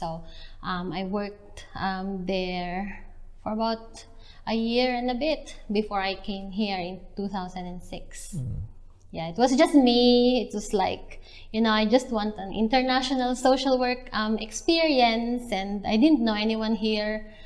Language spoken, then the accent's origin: English; Calapan, Mimaropa, Philippines; English is a second language; I came from Calapan City in Oriental Mindoro. My mom is from Cagayan Valley, and my dad is from Pantabangan Nueva Ecija. So they met in Calapan, in Oriental.